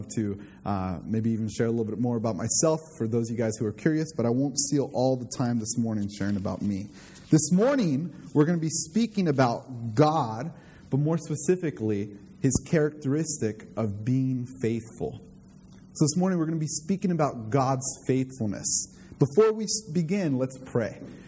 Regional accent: California, United States; And so this morning, let me share where I'm from as well. I'm from California.

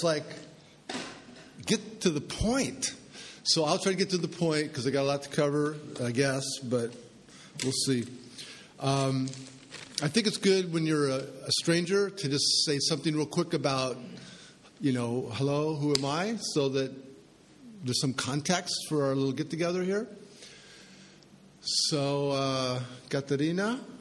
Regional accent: San Francisco, California, United States; also born or lived in San Diego; now in Idaho, United States; So I was born in San Francisco, which is in California. And I lived most of my life between San Diego by the Mexican border and San Francisco. But we moved to Idaho

